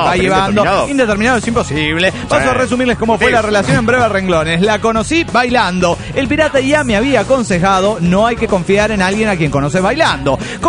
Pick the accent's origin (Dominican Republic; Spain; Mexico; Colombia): Colombia; Tunja, Boyacá; de Tunja, Colombia.